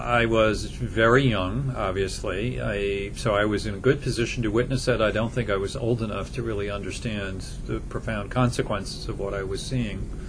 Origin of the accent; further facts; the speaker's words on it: New York, United States; I am a native New Yorker. I was born here in New York and grew up in the environs of New York, and I have lived here the better part of my life.